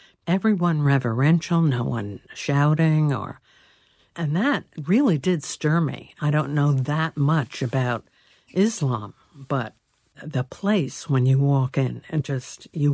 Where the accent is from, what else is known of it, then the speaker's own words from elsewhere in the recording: New York City, New York, United States; I'm a New Yorker, lifelong. All New Yorkers are part Jewish.